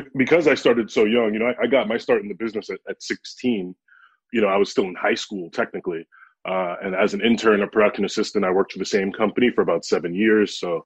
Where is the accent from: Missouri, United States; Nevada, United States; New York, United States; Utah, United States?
New York, United States; Brooklyn; That's right. Born and raised.